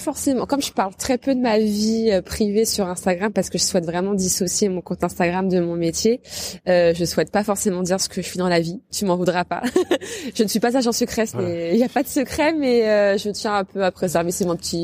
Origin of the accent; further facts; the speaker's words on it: Rouen, Normandy, France; moi je suis née à Rouen, j'ai grandi à Rouen, et je suis montée pour la première fois en haut du Gros Horloge il y a 3 ans. J'en ai 31 aujourd'hui